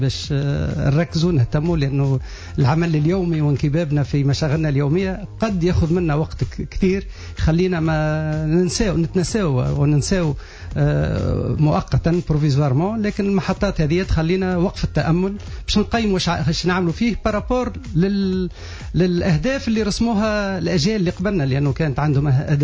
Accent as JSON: {"language": "Arabic", "country": "Tunisia", "said": "ما عنديش ثقافتي متاعي أنا كتونسي"}